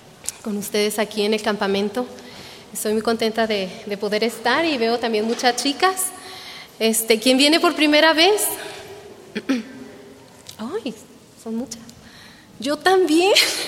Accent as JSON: {"language": "Spanish", "region": "Chihuahua", "country": "Mexico", "lives_now": "Michoacán, Mexico", "said": "Me casé en Chihuahua, de donde yo soy, con un estudiante de un instituto bíblico en aquel entonces, que era de aquí de Michoacán. Entonces pues nos casamos y nos venimos para acá."}